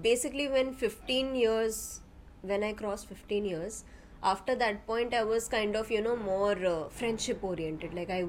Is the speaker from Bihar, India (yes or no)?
no; Mumbai, Maharashtra, India